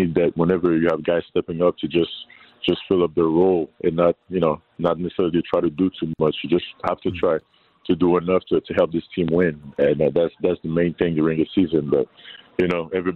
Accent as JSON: {"language": "English", "region": "Geneva", "country": "Switzerland", "tie": "born or raised there", "said": "I mean, I grew up in Europe, yeah. Switzerland, Geneva, watching soccer, so I'm a huge soccer fan."}